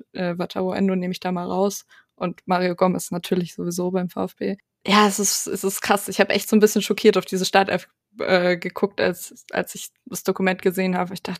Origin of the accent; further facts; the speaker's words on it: Baden-Württemberg, Germany; weil ich tatsächlich in Baden geboren bin. Das hört man hier in Württemberg nicht ganz so gerne. Und tatsächlich in Hoffenheim aufgewachsen bin, beziehungsweise im Nachbardorf von Hoffenheim.